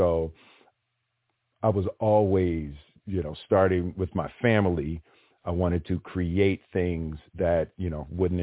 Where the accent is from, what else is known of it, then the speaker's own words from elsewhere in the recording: Philadelphia, Pennsylvania, United States; my father was abusive and, you know, I grew up in Philly and, you know, fighting was a real thing.